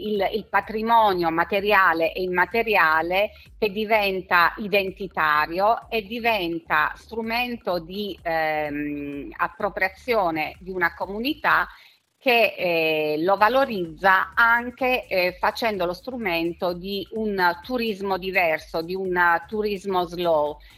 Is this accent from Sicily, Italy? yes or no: no; San Severo, Apulia, Italy; io sono di San Severo, in provincia di Foggia, quindi nel Tavoliere e nel Gargano